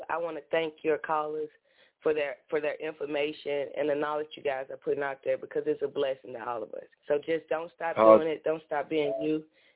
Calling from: Nashville, Tennessee, United States; And I'm calling from Nashville.

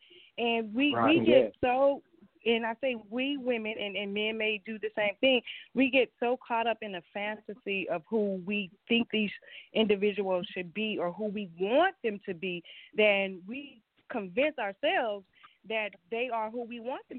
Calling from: Atlanta, Georgia, United States; Hello, I'm calling from Atlanta, Georgia.

